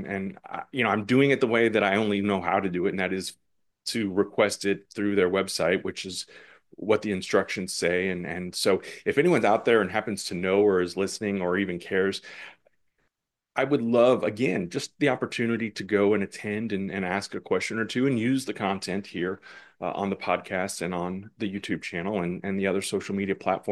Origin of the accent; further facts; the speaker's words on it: St. Louis, Missouri, United States; It's my hometown. St. Louis, not St. Louis proper, but I grew up in the St. Louis area.